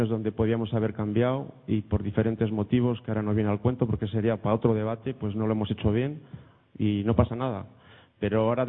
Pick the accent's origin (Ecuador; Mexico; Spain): Spain; León, Castile and León; soy de León, amo esta tierra. Muchos años de mi vida los he vivido aquí en El Bierzo